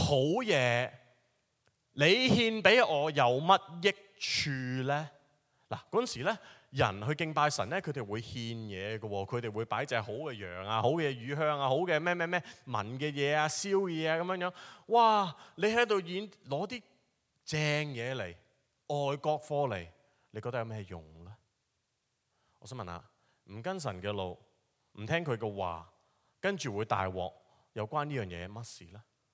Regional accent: China; 我哋中国人就会讲呢啲系咩啊？

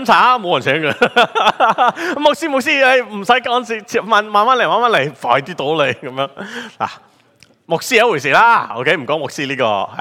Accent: Hong Kong; 我哋香港人所謂的這些是什麼？

